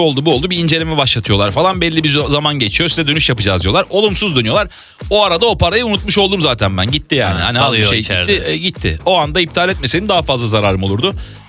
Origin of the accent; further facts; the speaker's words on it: Antakya, Hatay, Turkey; now in Istanbul, Turkey; Antakyalı evet, bir özelliğim var mı bilmiyorum.